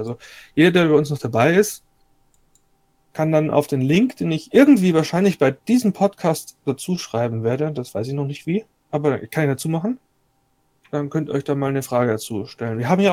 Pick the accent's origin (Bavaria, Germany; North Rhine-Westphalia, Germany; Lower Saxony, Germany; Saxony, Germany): Bavaria, Germany; ich komme aus Bayern, ich spreche das China aus.